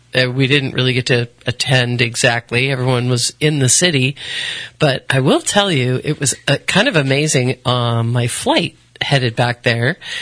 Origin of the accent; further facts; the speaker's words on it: United States; I'm American, one language, no metric, you know.